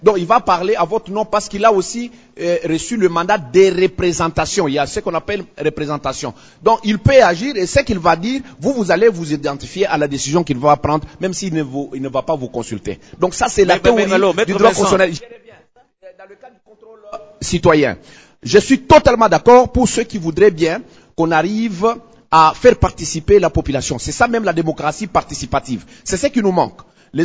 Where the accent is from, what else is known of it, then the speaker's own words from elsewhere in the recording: DR Congo; chez nous, au Congo, c'est l'inverse.